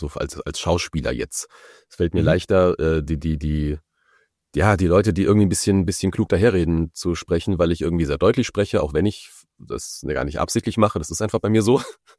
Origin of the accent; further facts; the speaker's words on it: Hesse, Germany; now in Berlin, Germany; ich komme ja aus Hessen, habe aber keinen hessischen Dialekt, aber jetzt bin ich seit 2012 in Berlin.